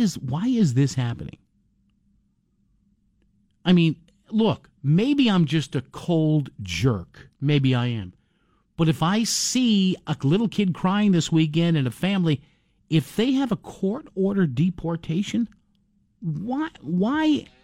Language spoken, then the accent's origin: English; New Haven, Connecticut, United States; Let's go to my hometown of New Haven, the Great Elm City.